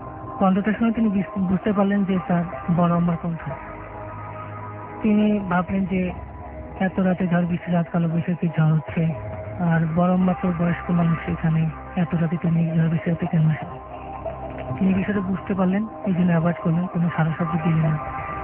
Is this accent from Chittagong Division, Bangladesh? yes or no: no; Dinajpur, Rangpur Division, Bangladesh; born or raised there; now in Dhaka, Bangladesh